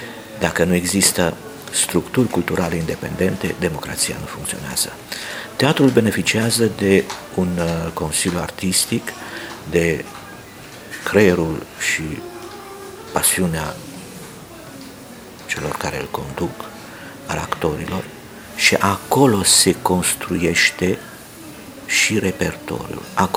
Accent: Rădăuți, Suceava County, Romania; Eu mă simt rădăuțean, mă simt bucovenean, mă simt român, sunt și francez prin faptul că am dublă cetățenie, dar mă simt profund european de asemenea

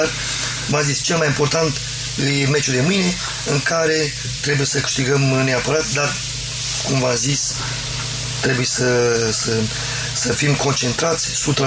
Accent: Suceava, Suceava County, Romania; pentru că sunt sucevean

